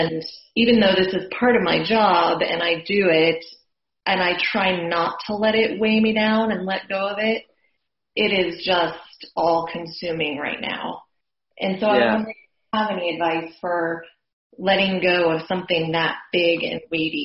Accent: Austin, Texas, United States; I'm from Austin, Texas.

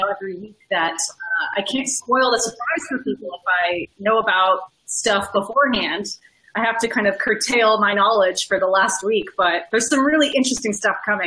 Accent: Canada; yeah, I'm Canadian, and I'm in the process of renewing my visa so I can stay here

